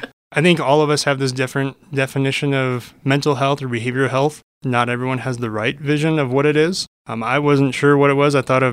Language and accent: English; Geneseo, Illinois, United States; I'm originally from Geneseo, Illinois.